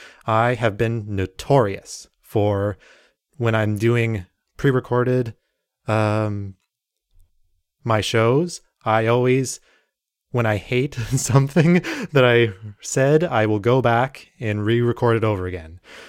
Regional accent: Mississauga, Ontario, Canada; in my hometown of Mississauga

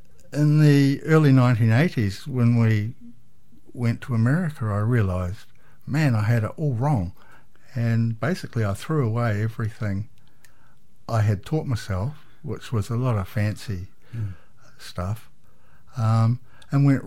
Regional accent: New Zealand; He found out we came from New Zealand.

